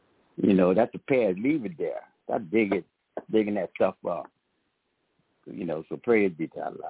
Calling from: New Orleans, Louisiana, United States; from New Orleans, Louisiana.

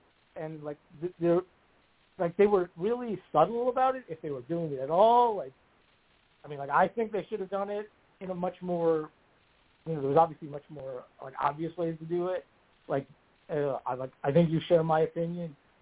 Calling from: Wisconsin, United States; from Wisconsin.

